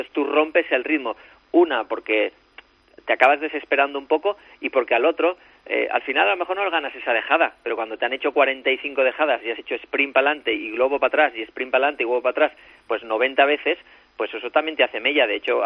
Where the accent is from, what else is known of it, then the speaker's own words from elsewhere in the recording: Spain; nosotros somos españoles